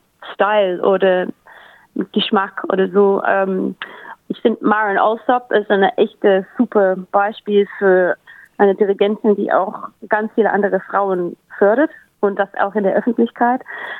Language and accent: German; Melbourne, Victoria, Australia; Aus Melbourne, in Victoria.